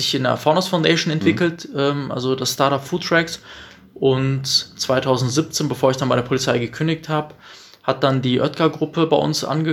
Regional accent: Bielefeld, North Rhine-Westphalia, Germany

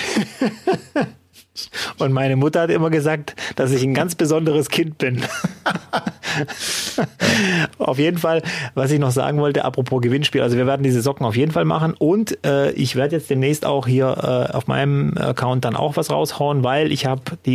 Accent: Cologne, North Rhine-Westphalia, Germany

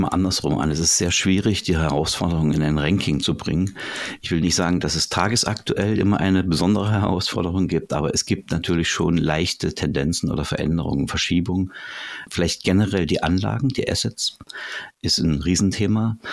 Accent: Saxony, Germany; ich bin sozusagen ein Kind der Region Nordsachsen

